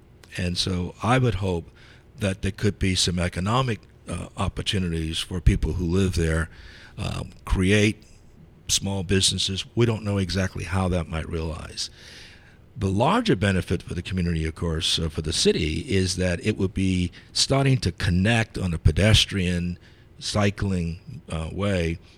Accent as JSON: {"language": "English", "region": "South Carolina", "country": "United States", "tie": "born or raised there", "said": "I grew up on Ashley Avenue near Hugie, between Hugie and Moutrie."}